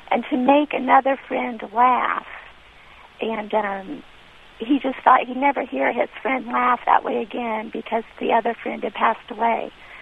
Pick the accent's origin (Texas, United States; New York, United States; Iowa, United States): Iowa, United States; now in Nashville, United States; I grew up in Iowa, and actually I just traveled there last week for my dad's funeral.